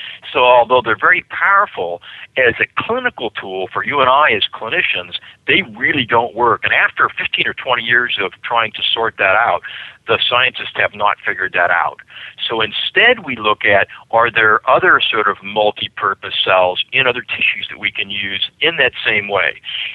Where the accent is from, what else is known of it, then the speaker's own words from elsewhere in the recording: Oklahoma, United States; You know, I'm from Oklahoma originally